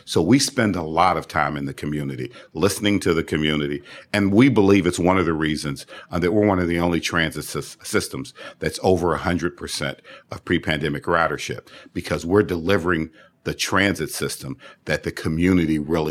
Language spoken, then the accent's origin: English; Cincinnati, Ohio, United States; I was born and raised in Cincinnati. I raised my family here.